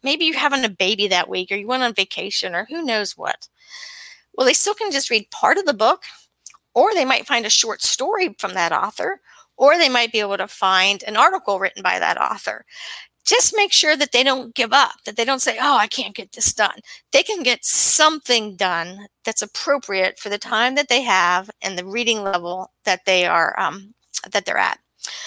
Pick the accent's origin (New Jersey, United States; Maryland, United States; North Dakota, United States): Maryland, United States; Annapolis; So the thing that's interesting about him is I grew up near the Naval Academy. I lived in Annapolis for quite a long time.